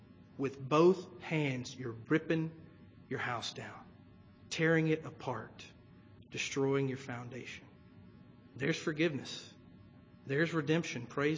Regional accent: the South, United States; I come from the South.

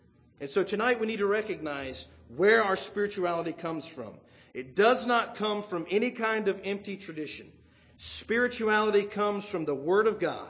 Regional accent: the South, United States; I grew up in the South, and, we sort of had traditions. Men worked.

